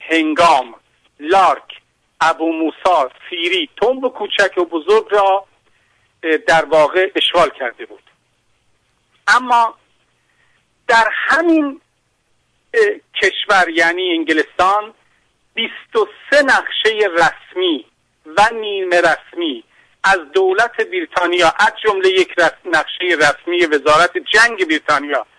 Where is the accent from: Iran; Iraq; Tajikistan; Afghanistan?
Iran; من عرض کنم به عنوان یک ایرانی ناسیونالیست و ملیگرا